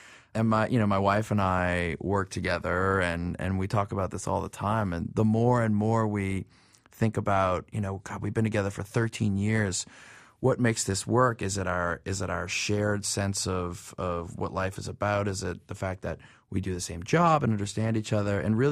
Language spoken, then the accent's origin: English; New Orleans, Louisiana, United States; because I grew up in New Orleans and it's a very accelerated path there.